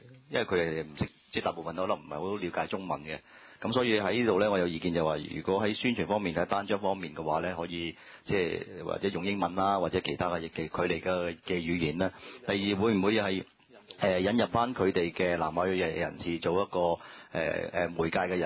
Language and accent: Cantonese; China; 其實就都有好多同我哋中國人係有完全係唔同嘅